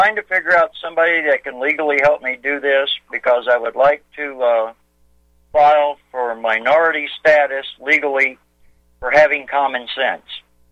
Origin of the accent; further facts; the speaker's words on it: Texas, United States; I was raised in West Texas.